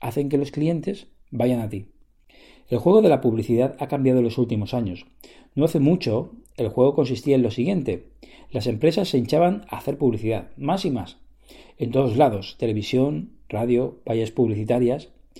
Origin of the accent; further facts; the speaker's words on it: Alicante, Valencian Community, Spain; No hace mucho vine desde el norte de España con unos amigos a mi tierra, Alicante.